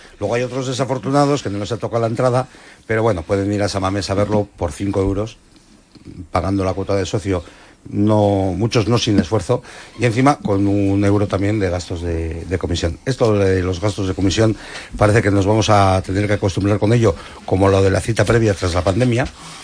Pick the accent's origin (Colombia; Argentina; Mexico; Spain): Spain; Basque Country; en nombre de todos los afectados que somos ciudadanos vascos